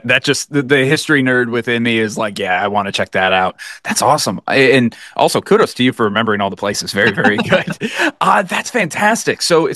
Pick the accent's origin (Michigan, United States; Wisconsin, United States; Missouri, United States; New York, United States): New York, United States; Poughkeepsie; I grew up in Poughkeepsie, but I went to Hyde Park schools.